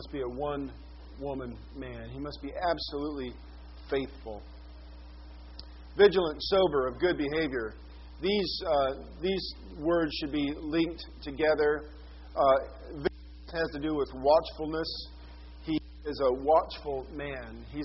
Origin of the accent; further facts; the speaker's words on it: the West, United States; You laugh. I'm from the West. There's something like 30,000 polygamists in southern Utah.